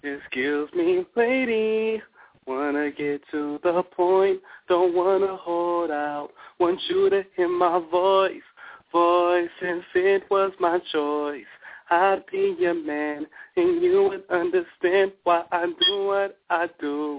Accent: Minneapolis, Minnesota, United States; also born or lived in Seattle; I'm from Minneapolis, Minnesota. I actually was born in Seattle but raised in Minneapolis, Minnesota.

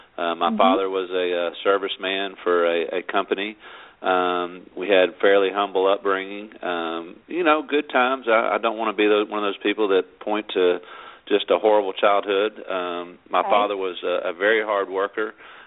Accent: Memphis, Tennessee, United States; born there; Sure. I was born here in Memphis, Tennessee.

